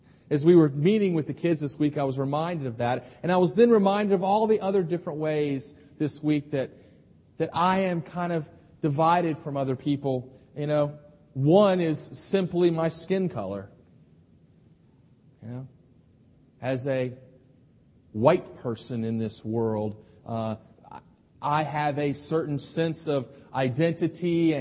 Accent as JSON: {"language": "English", "region": "the South", "country": "United States", "said": "I was actually born in the South, and I kind of like that I was born in the South. I'm not proud of everything that the South has done, but I like being a Southerner."}